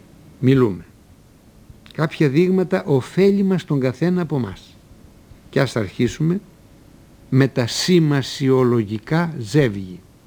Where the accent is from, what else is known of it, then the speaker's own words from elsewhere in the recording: Central Macedonia, Greece; Στο χωριό μου, παραδείγματος χάρη, στα Πιέρια, κόχη λέμε τη γωνιά.